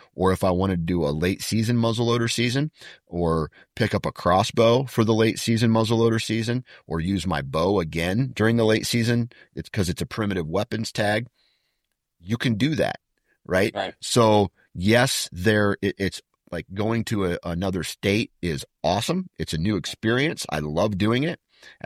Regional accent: Iowa, United States; But then where I grew up in Iowa, it's damn near unlimited, right?

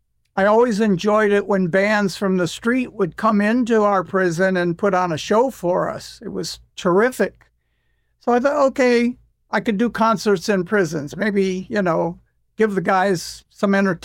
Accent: United States; You do this in England, you're British, but I'm American.

